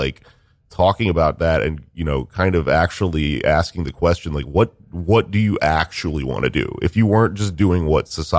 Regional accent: Texas, United States; now in New York, United States; I came to New York, right? Because I'm a weirdo from Texas.

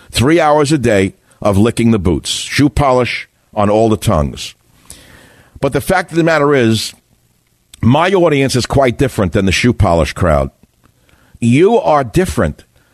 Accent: California, United States; I know as a Californian, I'm paying higher taxes.

